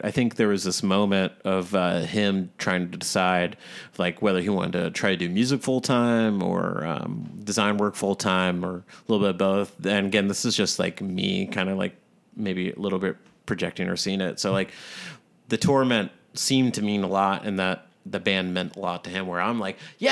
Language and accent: English; Richmond, Virginia, United States; also born or lived in Providence, United States / Washington, D.C., United States; So I grew up in Richmond, Virginia, and lived in Providence, Rhode Island for about 4 years